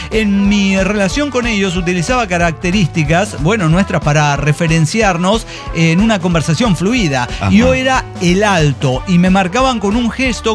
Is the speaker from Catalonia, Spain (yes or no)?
yes; Barcelona, Catalonia, Spain; de Barcelona, España.